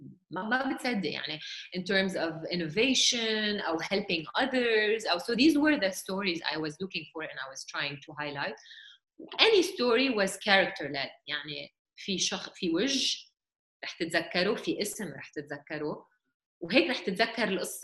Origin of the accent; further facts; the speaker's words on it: Lebanon; it's scary إنه أنت تضطر كلبناني بكرة تهاجر لأنه عم بتموت من الجوع أو إنه بلدك منهار اقتصادياً